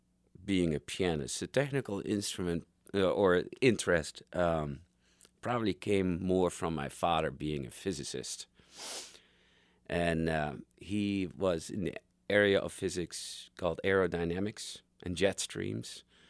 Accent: Netherlands; now in Kansas City, United States; I'm from Holland.

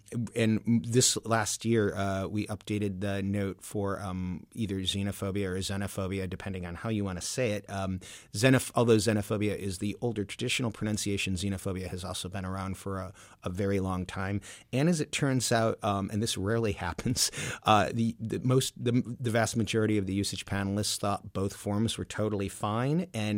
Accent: Michigan, United States; I'm from Michigan, I say boughten as a past participle

